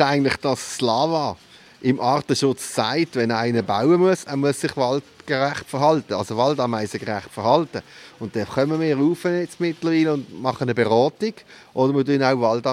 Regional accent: Basel, Basel-Stadt, Switzerland; ich bin eben in Basel aufgewachsen, ist mein Schicksal. Aber mein Vater ist ein Entlebucher. Von dem her bin ich back to the roots gegangen damals. Gell? Aber ist jetzt auch schon seit 84

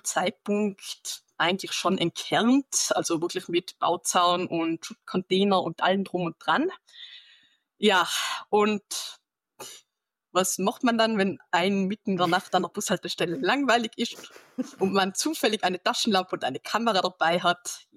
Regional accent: Austria; man hört es wahrscheinlich, ich komme aus Österreich.

